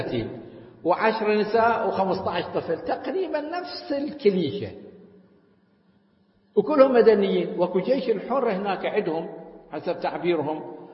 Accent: Iraq; الآن إحنا في العراق عندنا بالألوف

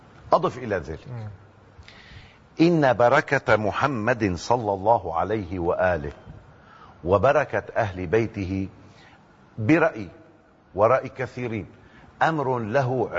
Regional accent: Mecca, Makkah Province, Saudi Arabia; أنا من مكان لابد لك أن تصلي إن كنت مسلما إليه يوميا 5 مرات. أنا ابن مكة، أنا ابن الحرم النبوي،

